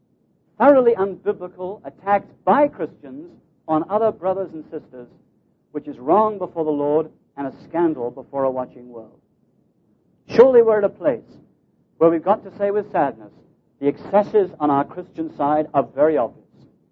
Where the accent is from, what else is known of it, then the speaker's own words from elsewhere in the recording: England, United Kingdom; none of this is my business in a way as an Englishman